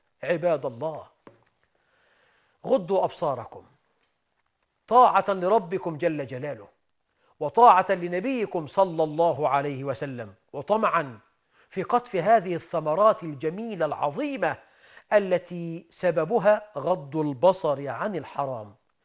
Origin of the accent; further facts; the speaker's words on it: Egypt; بلدنا مصر